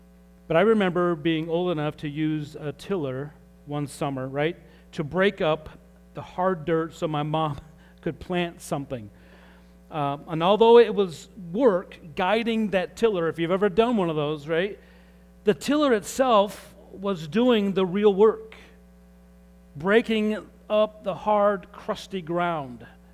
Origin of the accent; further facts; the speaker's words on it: Utah, United States; I remember as a kid growing up in Utah, that's why I talk a little different, playing in our fenced-in backyard.